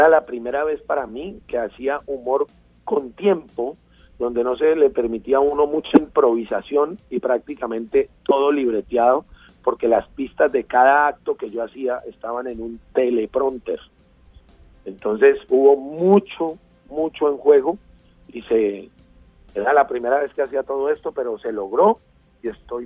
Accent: Colombia; recuerden que somos colombianos

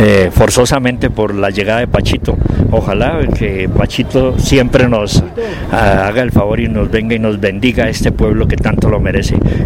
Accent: Colombia; 37 años ininterrumpidos embelleciéndole el calzado a mi pueblo colombiano y sin cometer errores que me avergüencen.

